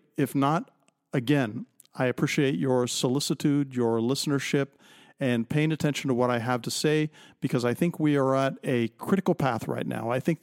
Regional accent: United States; When I say we're, I'm speaking as an American.

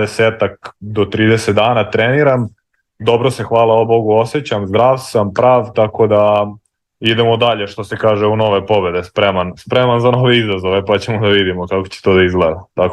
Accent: Batajnica, Belgrade, Serbia; ja sam iz Batajnice tu, to je onako, da kažem, prigradsko naselje u Beogradu

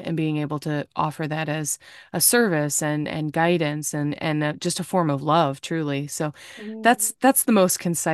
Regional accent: Indiana, United States; moved away as an adult; also born or lived in California; I'm from Indiana, just outside of Chicago. And I moved to California in 2017, and here we are in real time in 2024.

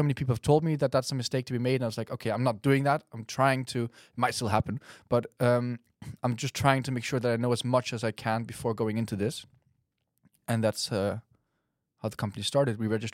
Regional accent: Maastricht, Limburg, Netherlands; I'm currently 23. I grew up in the Netherlands. I have two Danish parents. So I grew up in a Danish household in the Netherlands. I was born close to Maastricht and lived here pretty much my whole life.

